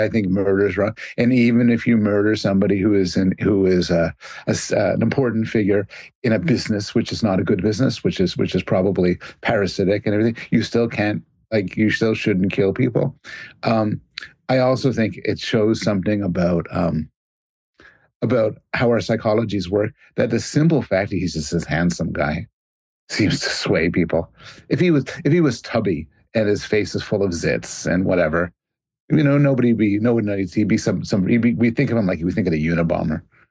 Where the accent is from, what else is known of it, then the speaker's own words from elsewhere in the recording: Canada; I'm Canadian.